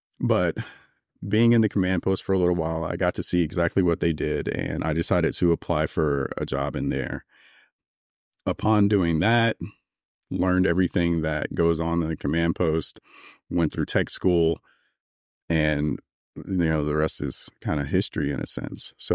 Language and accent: English; Augusta, Georgia, United States; I grew up in Augusta, Georgia, which was right there at Fort Gordon, right down the street.